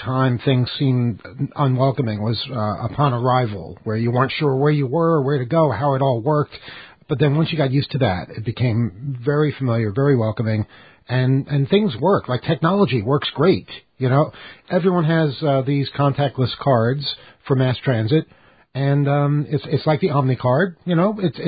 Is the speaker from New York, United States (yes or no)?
yes; New York, United States; while I'm a European citizen and I switch to European as soon as I get on the plane, I readily admit I'm from New York.